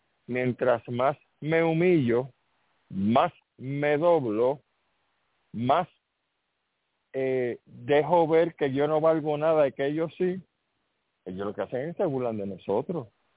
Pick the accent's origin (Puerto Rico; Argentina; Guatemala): Puerto Rico; no hay ningún problema con nosotros decir que somos puertorriqueños